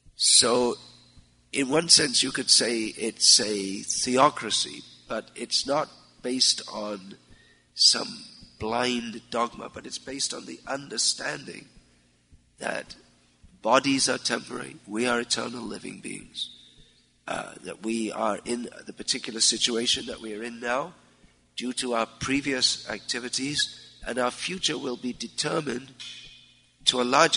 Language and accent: English; United Kingdom; I was raised in Britain